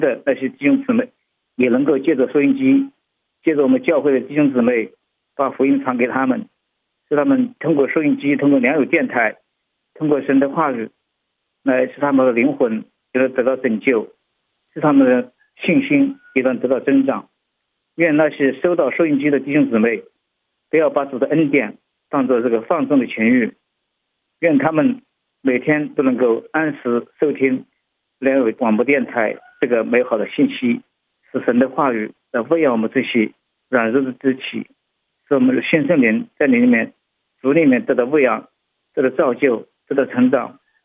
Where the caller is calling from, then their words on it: Anhui, China; 我是安徽的